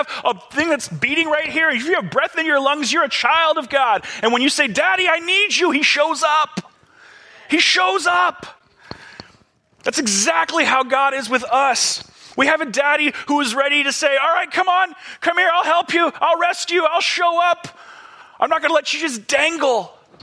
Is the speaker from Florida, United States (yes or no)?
no; California, United States; I'm from California, like through and through. I've never seen hail like that. Maybe it's because I lived by the beach my whole life.